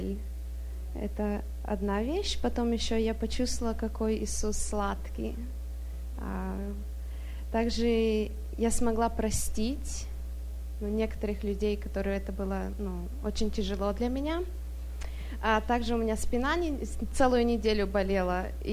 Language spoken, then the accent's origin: Russian; Federal Way, Washington, United States; я из Сиэтла, из Федерал Вэя.